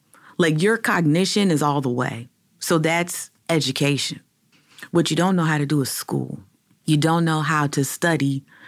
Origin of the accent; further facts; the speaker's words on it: Cleveland, Ohio, United States; as a native Clevelander born and raised on Huff Avenue, I want to say, sis, I see you.